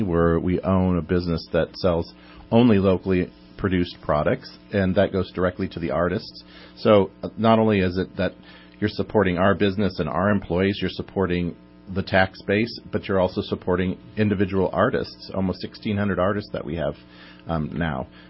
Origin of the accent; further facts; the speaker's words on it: Bella Vista, California, United States; I grew up in Bella Vista.